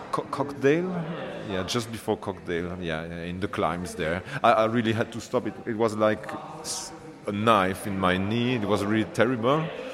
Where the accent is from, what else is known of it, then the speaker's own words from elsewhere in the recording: Belgium; English is a second language; now in Cambridge, United Kingdom; I'm from Belgium, but I live in Cambridge now.